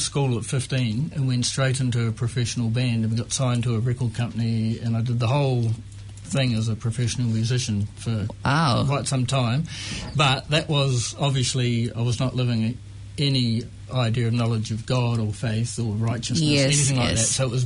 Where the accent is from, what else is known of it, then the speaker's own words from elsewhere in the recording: South Island, New Zealand; now in Auckland, New Zealand; No, I'm originally from the South Island.